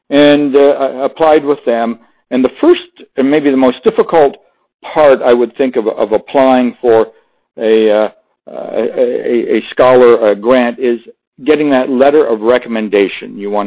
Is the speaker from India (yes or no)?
no; Canada; now in United States; I grew up as a Canadian, and while in graduate school in Canada